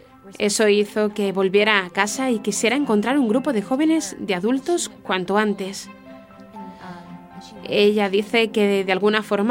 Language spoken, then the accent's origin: Spanish; Jacksonville, Florida, United States; also born or lived in San Diego; tengo 30 años. Nací y crecí en Jacksonville, Florida. Bueno, más bien crecí en Jacksonville, pero nací en San Diego.